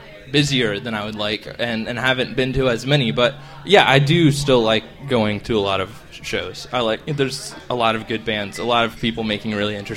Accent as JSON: {"language": "English", "town": "Richmond", "region": "Virginia", "country": "United States", "lives_now": "Washington, United States", "said": "Originally, I'm from Richmond, Virginia."}